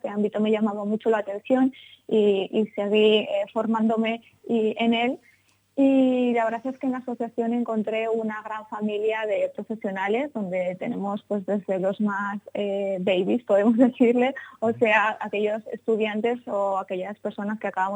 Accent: Zaragoza, Aragon, Spain; yo soy periodista, soy de Zaragoza y vivo en Zaragoza

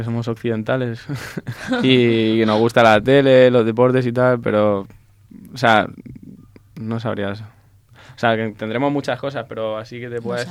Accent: Alicante, Valencian Community, Spain; Y yo, pues, soy español, soy más tradicional y me gusta.

